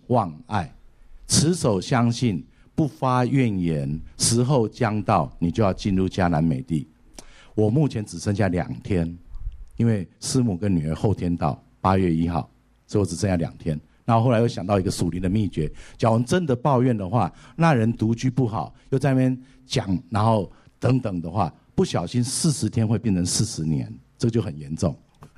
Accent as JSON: {"language": "Chinese", "region": "Taipei", "country": "Taiwan", "tie": "born or raised there", "said": "我是从小土生土长 ，Made in Taiwan， 然后在台北长大"}